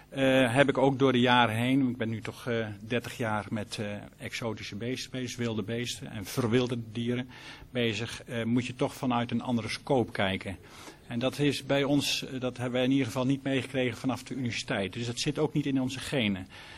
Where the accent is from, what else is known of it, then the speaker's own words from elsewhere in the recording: Arnhem, Gelderland, Netherlands; Ik kom uit de streek van Arnhem